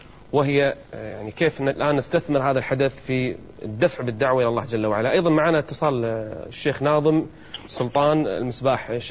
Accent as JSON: {"language": "Arabic", "country": "Kuwait", "said": "بل بالعكس كانت الإذاعة الرسمية عندنا في الكويت تدعو لهذا الأمر أصلا"}